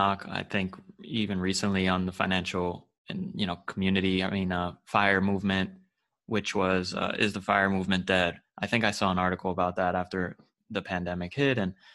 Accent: Florida, United States; And then I'm from Florida, so it's tough to, it's a definitely, I don't know what gear to get

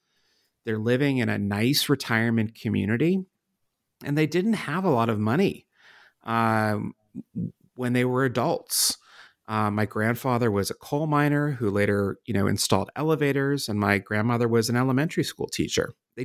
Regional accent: Pennsylvania, United States; the population in the center of Pennsylvania, my home state, would be whiter, older, poorer

